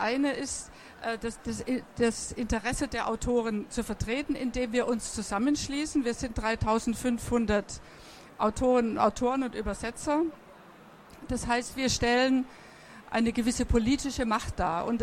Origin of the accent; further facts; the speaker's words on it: Bavaria, Germany; Ich komme aus Bayern und wir haben im südlichen Bayern in Kloster Irsee einen Künstler-Autoren-Workshop gehabt, bis heute, 20 Jahre lang.